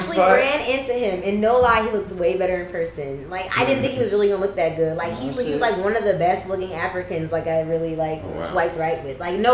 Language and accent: English; California, United States; because I'm from California, that we could both go back.